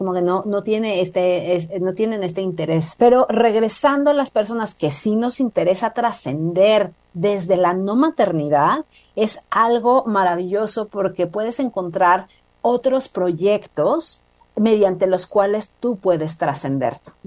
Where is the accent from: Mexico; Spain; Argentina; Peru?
Mexico; que ella era colombiana y que yo soy mexicana